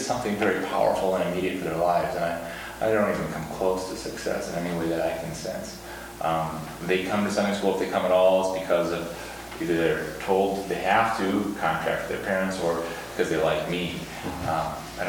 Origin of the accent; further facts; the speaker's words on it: Illinois, United States; and I grew up in Illinois, in an LCMS home household when my dad was pastor.